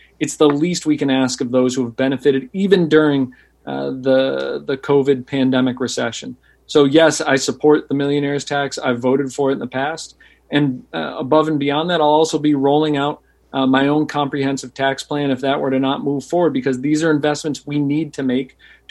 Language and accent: English; Pittsfield, Massachusetts, United States; now in East Boston, United States; I grew up in Pittsfield, represented that community and 51 other communities in Western Massachusetts.